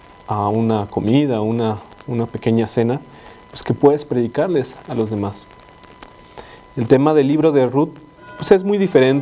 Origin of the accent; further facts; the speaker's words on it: Mexico; nosotros tenemos una nacionalidad como mexicanos